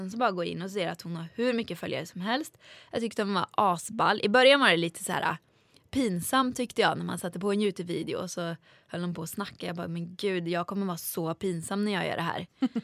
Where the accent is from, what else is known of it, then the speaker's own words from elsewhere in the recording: Åmål, Västra Götaland County, Sweden; now in Stockholm, Sweden; mina vänner hemma i Åmål. För att då gick jag en dansskola här i Stockholm. De bodde i Åmål